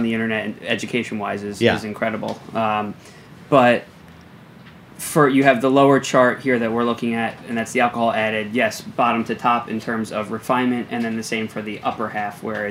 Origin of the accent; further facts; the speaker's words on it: New Jersey, United States; because I'm from New Jersey. I don't grow up speaking or reading Japanese